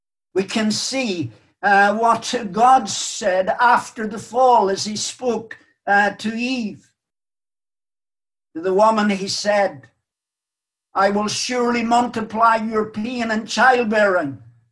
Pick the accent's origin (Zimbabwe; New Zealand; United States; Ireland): Ireland; moved away; For many years, as I grew up in Ireland, indeed all the time that I lived in Ireland, right up until I left the country